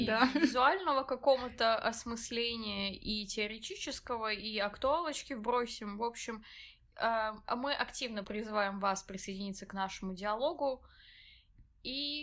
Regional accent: France; Russian is a second language; О, да, простите, я из Франции.

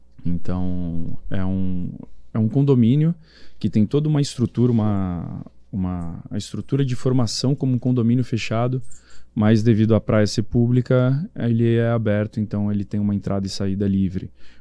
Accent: São Paulo, Brazil; born there; Eu sou nascido aqui em São Paulo.

